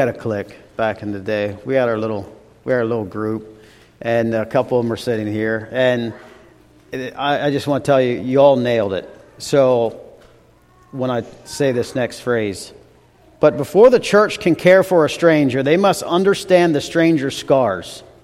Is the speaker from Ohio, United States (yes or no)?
yes; New London, Ohio, United States; I grew up in New London, Ohio, Huron County, Ohio. So originally Ohio, born and raised till I was about 22, 23 years old.